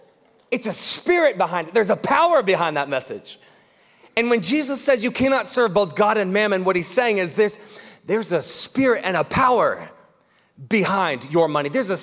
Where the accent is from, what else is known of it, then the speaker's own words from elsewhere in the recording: Piqua, Ohio, United States; When you drive into a city in my hometown in Piqua, Ohio, which I'm deeply grateful for